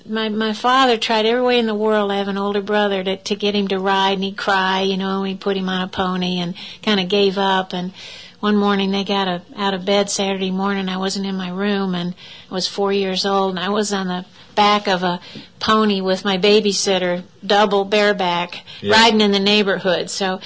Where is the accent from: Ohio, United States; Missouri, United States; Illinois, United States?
Ohio, United States; I'm from Ohio. I came down and finished up school at UK and stayed here.